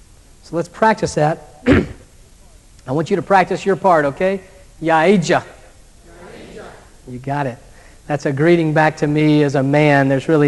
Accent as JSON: {"language": "English", "region": "the South", "country": "United States", "said": "see, I'm from the South and I don't know any better"}